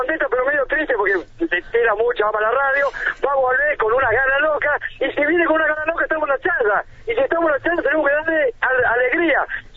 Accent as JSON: {"language": "Spanish", "country": "Russia", "second_language": "Spanish", "said": "Soy de Rusia."}